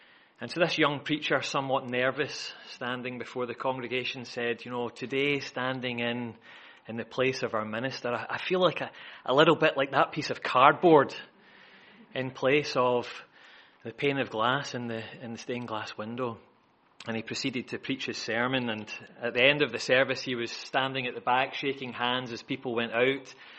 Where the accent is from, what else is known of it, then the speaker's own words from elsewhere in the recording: Scotland, United Kingdom; as a Scotsman, I'm not used to temperatures above 12 degrees.